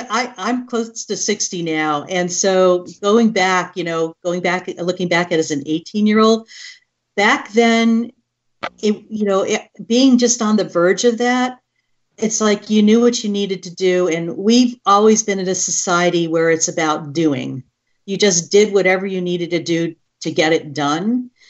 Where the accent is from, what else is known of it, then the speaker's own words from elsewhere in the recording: East Coast, United States; Growing up on the East Coast, I went to Widener University for my undergraduate nursing degree.